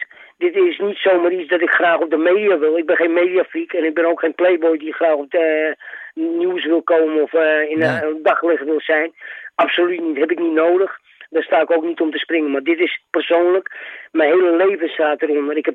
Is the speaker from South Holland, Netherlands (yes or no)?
no; Amsterdam, North Holland, Netherlands; Ik woon mijn hele leven in Amsterdam. Ik ben een Amsterdamse jongen.